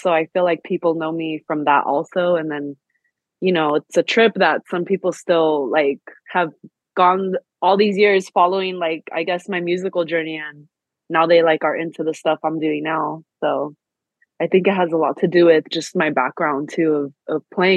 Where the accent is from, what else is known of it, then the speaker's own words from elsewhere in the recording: El Monte, California, United States; in the San Gabriel Valley where I grew up. I grew up in El Monte.